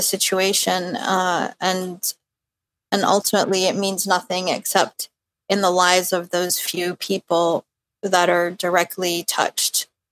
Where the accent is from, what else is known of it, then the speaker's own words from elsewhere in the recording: At-Tur, Jerusalem, Palestine; We're from Jerusalem, from a village outside of Jerusalem. It's called At-Tur.